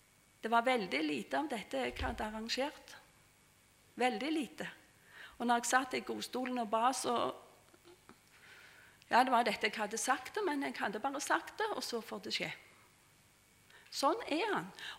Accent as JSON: {"language": "Norwegian", "town": "Helgøyna", "region": "Innlandet", "country": "Norway", "tie": "born or raised there", "said": "Jeg vokste opp på Helgøyna."}